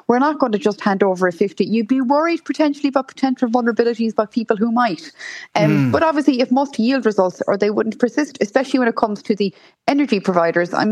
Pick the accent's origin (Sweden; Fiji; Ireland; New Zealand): Ireland; The worst thing you could do as an Irish person is being seen as miserly or tight.